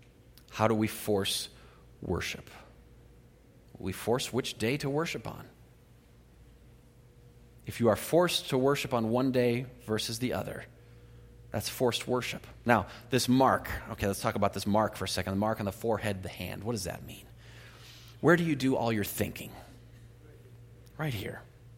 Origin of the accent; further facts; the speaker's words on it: San Diego, California, United States; also born or lived in Chattanooga, Tennessee; I'm from San Diego, California, and we don't have those kind of blue laws in San Diego. I went to the South, lived in Chattanooga, Tennessee.